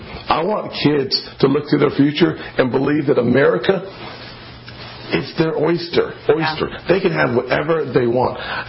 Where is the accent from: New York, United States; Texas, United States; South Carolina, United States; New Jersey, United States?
South Carolina, United States; being on the campaign trail in my home state of South Carolina for the next 4 or 5 weeks